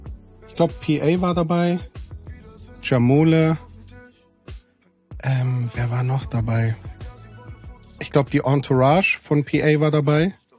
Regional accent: Aachen, North Rhine-Westphalia, Germany; born there; now in Berlin, Germany; Aus Berlin. Gebürtiger Aachener, in Berlin lebend.

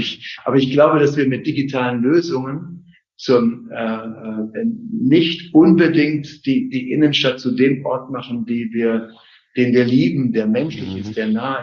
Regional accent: Siegen, North Rhine-Westphalia, Germany; In meiner Heimatstadt Siegen

